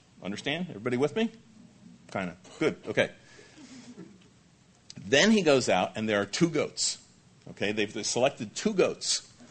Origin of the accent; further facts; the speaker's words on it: New York, United States; I'm from Long Island.